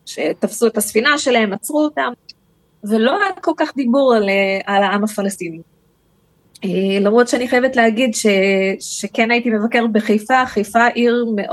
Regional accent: California, United States; now in Israel; אני נולדתי בארצות הברית, הייתי ילדה אמריקאית

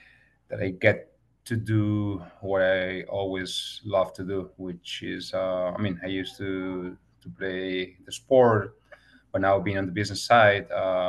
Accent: Colombia; in 2008 in Chile, I discovered that I had an injury in my wrist, so I had to go back to Colombia, my hometown country, to get recover.

